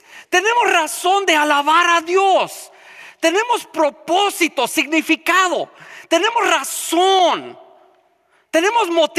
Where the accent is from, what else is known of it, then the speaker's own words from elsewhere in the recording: California, United States; now in Minnesota, United States; Oh, yo soy del sur de California. Pobrecito de ti que vives ahora en Minnesota.